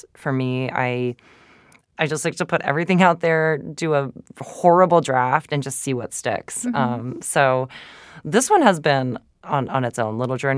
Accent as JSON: {"language": "English", "region": "Georgia", "country": "United States", "tie": "born or raised there", "said": "You know, I'm half Japanese. I grew up in Georgia. I went to a Japanese school, you know, when I was in Georgia."}